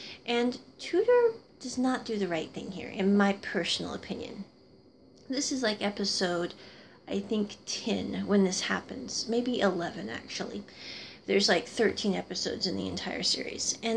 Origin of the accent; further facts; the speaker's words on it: Midwest, United States; I grew up in the Midwest.